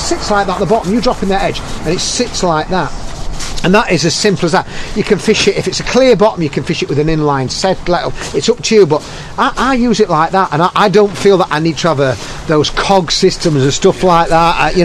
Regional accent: Yorkshire and the Humber, United Kingdom; As a Yorkshireman in there, get them for free, but I don't lose them.

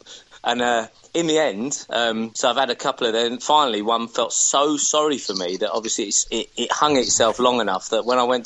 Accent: Colchester, East of England, United Kingdom; when I went back to Colchester when I joined Corder, because I thought I'd go to my hometown. It was only an hour away. But yeah, I actually moved to Colchester originally in 1985. It was the year we moved to England, really.

